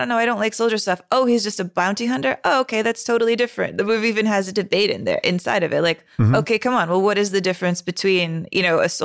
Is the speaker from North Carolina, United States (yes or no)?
no; Texas, United States; As a Texan, I'm like, what do you mean?